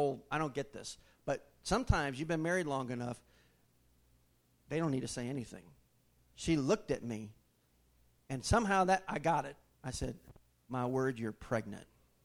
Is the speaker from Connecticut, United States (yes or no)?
yes; Connecticut, United States; to begin preparations to move back to my home state of Connecticut and start a church.